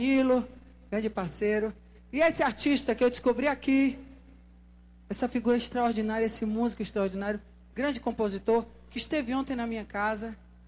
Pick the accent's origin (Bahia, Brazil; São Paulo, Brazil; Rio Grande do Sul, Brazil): Bahia, Brazil; Juazeiro; de Juazeiro, minha terra, que eu amo tanto, de Petrolina, terra da minha mãe, a mulher que me ensinou a ser essa mulher que eu sou. E indiscutivelmente essa mistura, meu pai é de Senhor do Bonfim, eu nascido em Juazeiro.